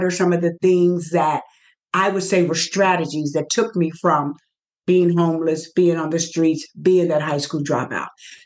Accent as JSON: {"language": "English", "town": "Cincinnati", "region": "Ohio", "country": "United States", "said": "Because I'm from Cincinnati, Ohio."}